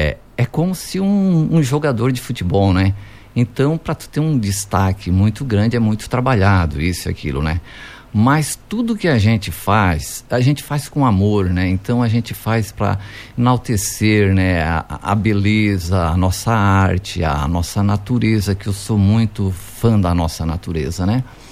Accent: Lauro Müller, Santa Catarina, Brazil; nas épocas anteriormente, né, da nossa juventude em Lauro Miller, né, poucas opções

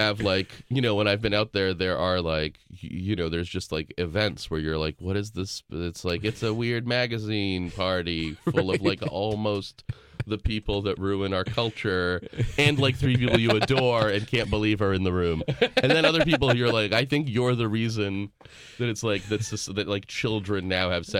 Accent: Northeast, United States; I'm just from the Northeast.

